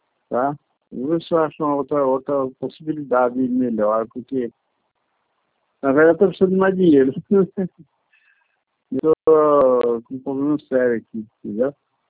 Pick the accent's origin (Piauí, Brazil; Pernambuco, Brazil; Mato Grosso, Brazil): Mato Grosso, Brazil; Cuiabá; eu sou aqui de Mato Grosso, de Cuiabá.